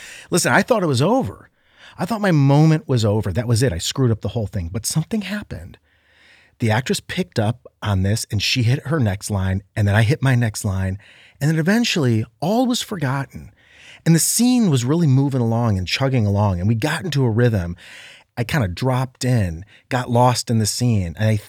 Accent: Ohio, United States; And I said, I'm from Ohio. I'm from Northeast Ohio.

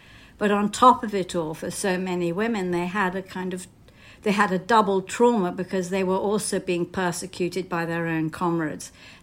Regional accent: United Kingdom; also born or lived in United States; as you can hear, I'm British, I'm not American, but I did spend some of my teenage years in the States, and I was in Berkeley High School, public high school

